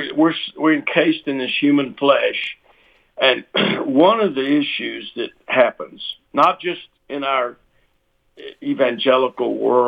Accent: Fort Worth, Texas, United States; I mentioned I grew up in Fort Worth.

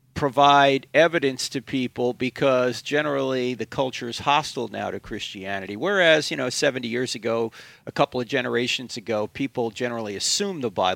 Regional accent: New Jersey, United States; I grew up in New Jersey, so I was brought up Catholic because it's the law. You're either Catholic or Jewish if you're from New Jersey.

